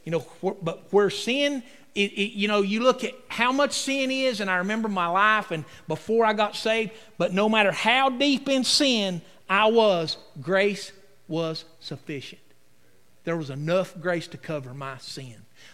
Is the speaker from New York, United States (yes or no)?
no; North Carolina, United States; born there; I'm thankful I was born in America. I'm thankful I was born in the South. I'm thankful that I was born in North Carolina.